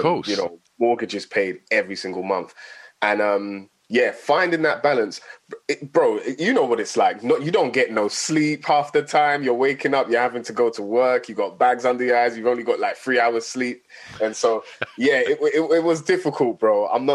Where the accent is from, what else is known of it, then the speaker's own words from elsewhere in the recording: Nigeria; Like, I'm Nigerian as well, like, and, you know, my mum never told me about this artist.